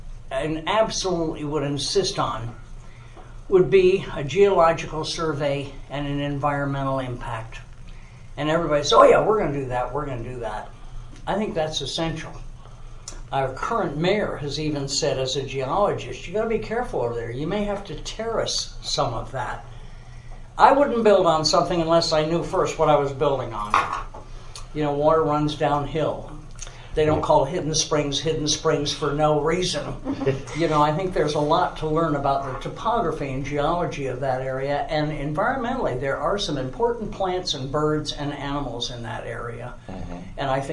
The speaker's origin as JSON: {"language": "English", "region": "New England", "country": "United States", "tie": "born or raised there", "lives_now": "Westland, United States", "said": "Yeah, I grew up in New England, and I love old buildings and old architecture."}